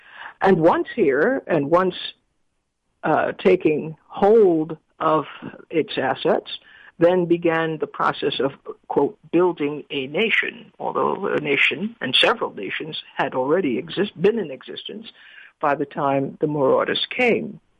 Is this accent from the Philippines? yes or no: no; Trinidad & Tobago; when I was growing up in Trinidad, I actually felt like an immigrant in my own country